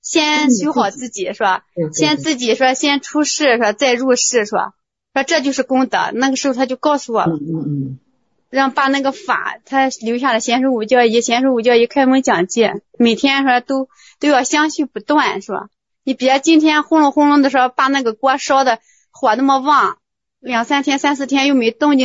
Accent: Linshu, Shandong, China; 我们是临沂的哈，临沭的

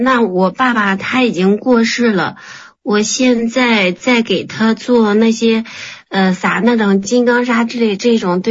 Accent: Tianjin, China; 我来自天津

